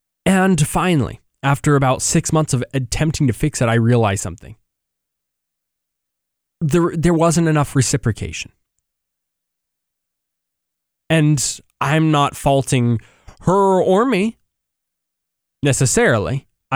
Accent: United States; She was Mexican. She lived in Mexico City. I was from the United States, and we really had a great relationship at the beginning.

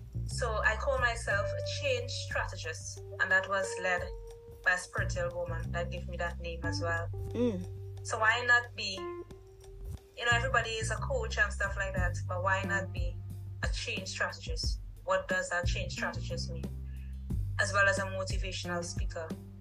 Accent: Trinidad & Tobago; I'm from Trinidad

